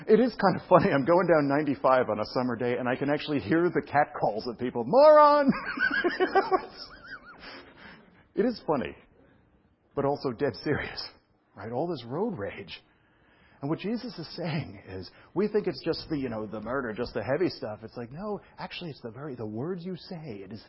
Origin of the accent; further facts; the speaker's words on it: Brooklyn, New York, United States; accent: Brooklyn; It's like, where's my Brooklyn accent? It's only there when I drive. And I think it's true. Some weird … comes out again.